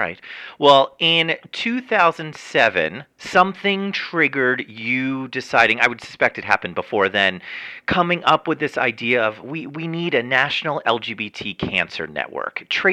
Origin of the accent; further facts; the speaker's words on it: New Jersey, United States; I grew up in Bergen County, New Jersey. We were neighbors.